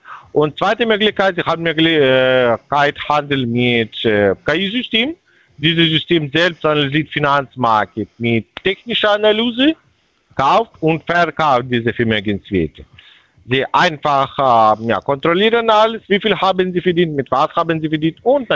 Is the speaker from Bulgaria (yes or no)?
yes; Bulgaria; German is a second language; ja, ich komme aus Bulgarien. Wo ist das Problem?